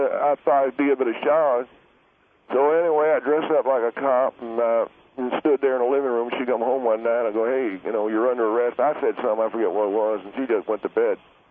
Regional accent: North Carolina, United States; accent: Southern; I have a southern accent that says I come from North Carolina.

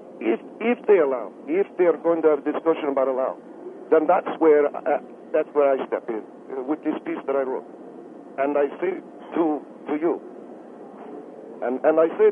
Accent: Egypt; now in United States; Well, I'm from Egypt. I love this country, but I'm not really Arab American. I'm Arab, an Egyptian

